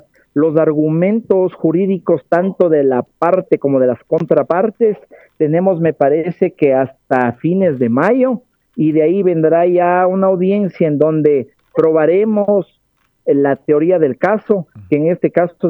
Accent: Ecuador; Lamento decir, como ecuatoriano, los hechos bochornosos que están pasando acá en el país

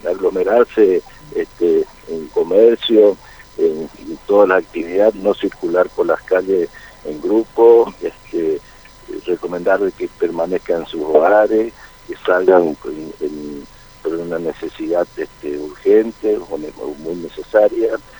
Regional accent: Florencia, Santa Fe, Argentina; los santafesinos somos de Florencia

